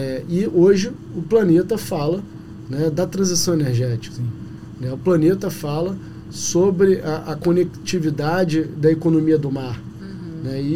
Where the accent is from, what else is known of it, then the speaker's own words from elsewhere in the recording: Rio de Janeiro, Brazil; Eu sou da Zona Oeste, eu venho do bairro de Bangu, do município do Rio de Janeiro.